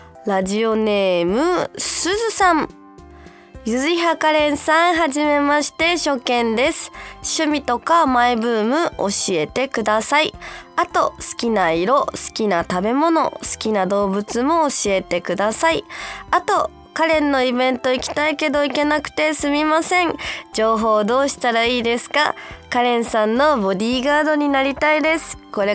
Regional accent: Okinawa, Japan; もう沖縄出身、まあ沖縄で育ったね子供はね、台風が来たらもう、うわ学校行かなくて済む

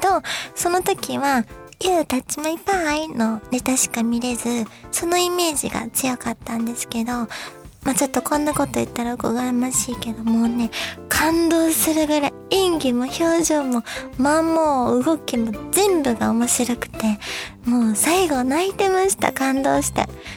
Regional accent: Osaka, Japan; 私たちはその、まあ、大阪出身でお笑いが好きなので

